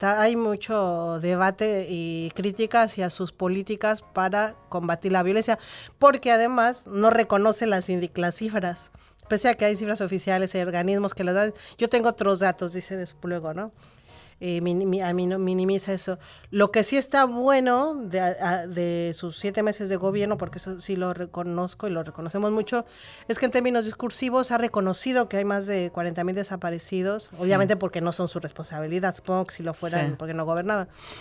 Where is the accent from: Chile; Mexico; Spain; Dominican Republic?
Mexico; now in Argentina; En mi país se supone que hay una democracia, o que había. Y en ese proceso, y los desaparecidos siguen desapareciendo todos los días en México